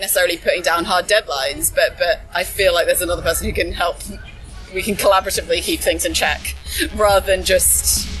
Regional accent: Norwich, East of England, United Kingdom; I grew up in Norwich

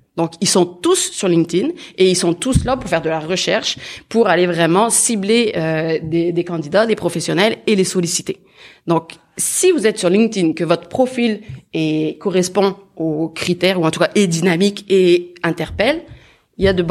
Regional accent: France; qu'en tant que Français, on a beaucoup d'évidence.

